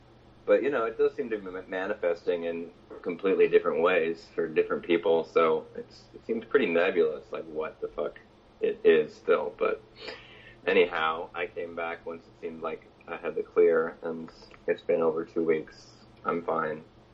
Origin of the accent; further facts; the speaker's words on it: San Francisco, California, United States; I went to go record a podcast with my friend in Oakland, where I grew up with in San Francisco.